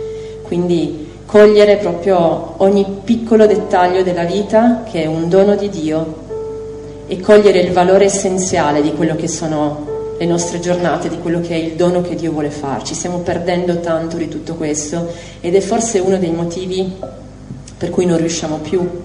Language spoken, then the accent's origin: Italian; Asti, Piedmont, Italy; Io e Stefano veniamo da Asti